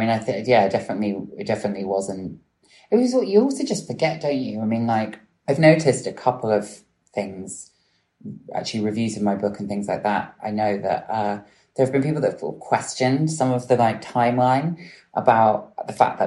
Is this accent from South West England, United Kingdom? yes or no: yes; Bristol, South West England, United Kingdom; I grew up in Bristol